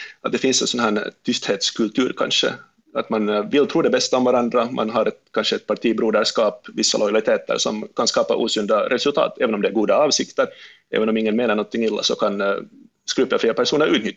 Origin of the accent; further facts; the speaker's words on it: Finland; borde vi egentligen kräva lite mer av oss själva som finlandssvenskar